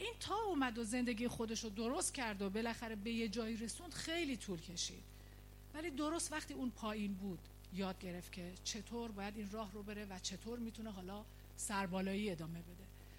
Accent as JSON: {"language": "Persian", "country": "Iran", "moved": "yes", "said": "یادم من وقتی که از ایران اومدم اینجا خیلی تجربه خیلی چیزا رو نداشتم."}